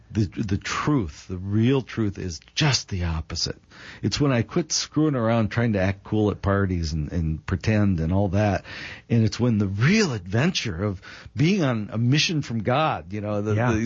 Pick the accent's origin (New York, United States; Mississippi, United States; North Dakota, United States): North Dakota, United States; I spoke at my hometown, I mentioned it a few times, up in North Dakota.